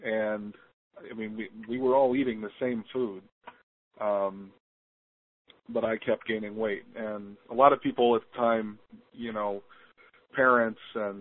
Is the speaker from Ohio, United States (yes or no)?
yes; Ohio, United States; Well, I'm 36 years old. I'm, you know, I was raised in Ohio all my life.